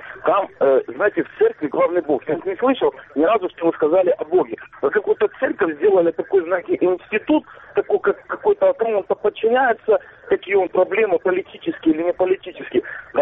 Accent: Donetsk Oblast, Ukraine; я из Донецкой области.

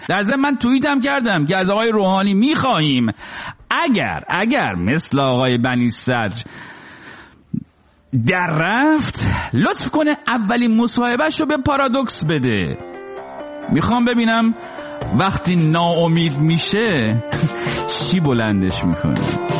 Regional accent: Rasht, Gilan, Iran; خب منم اهل رشتم

